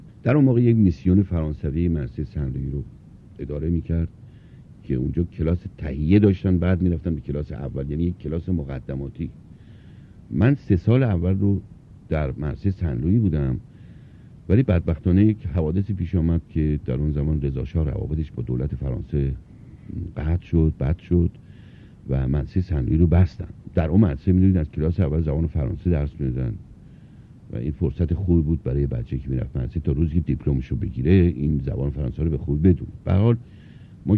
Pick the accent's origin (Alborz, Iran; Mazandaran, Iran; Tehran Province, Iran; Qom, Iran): Mazandaran, Iran; Nur; ما البته نوری هستیم مازندرانی